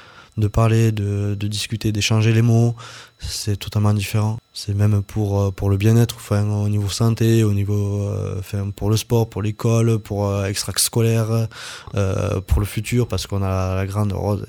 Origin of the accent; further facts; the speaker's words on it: Millau, Occitanie, France; De Millau.